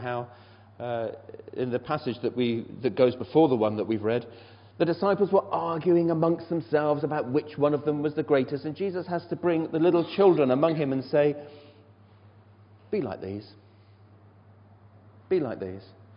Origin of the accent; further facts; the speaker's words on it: United Kingdom; One of the great things about being British is we're such individualists, aren't we?